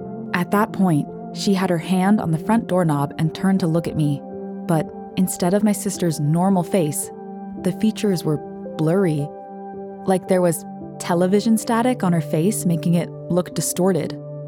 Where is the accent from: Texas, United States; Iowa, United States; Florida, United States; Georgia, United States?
Florida, United States; Naples; I'm originally from Naples, Florida, and this took place in what's considered Old Naples, a historic district of the town